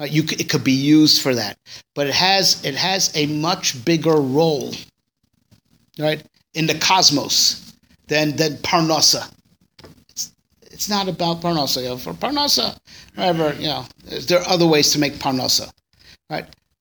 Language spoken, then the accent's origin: English; United States; born there; I was born in America